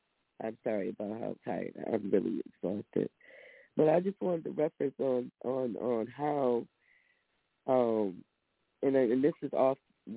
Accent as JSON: {"language": "English", "town": "Buffalo", "region": "New York", "country": "United States", "tie": "born there", "said": "And I was born in America"}